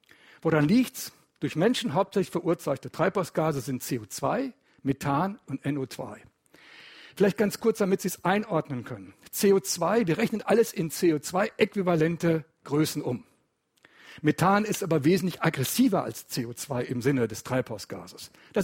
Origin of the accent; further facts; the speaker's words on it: North Rhine-Westphalia, Germany; das hören Sie hoffentlich, oder denke ich zumindest an meiner Aussprache, ich komme nicht aus dem Schwabenland, ich komme aus dem Ruhrgebiet, ich komme aus dem Pott, wie man bei uns sagt.